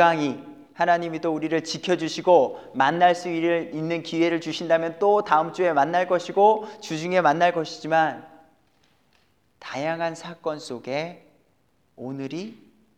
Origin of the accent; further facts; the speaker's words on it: South Korea; first language Korean; now in Canada; 제가 영어를 잘한다면야 뭐 캐나디언 교회로 가면 됐겠지만 영어가 아직 어눌한지라 저는 제 모국어인 한국으로 한국어로 같은 믿음의 사람들을 찾고